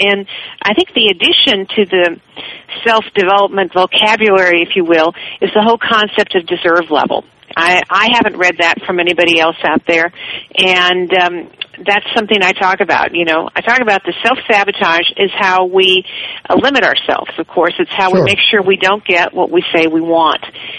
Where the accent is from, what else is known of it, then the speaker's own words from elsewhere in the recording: Missouri, United States; also born or lived in Chicago; I grew up in Missouri and in Chicago, and then I went to Texas to school.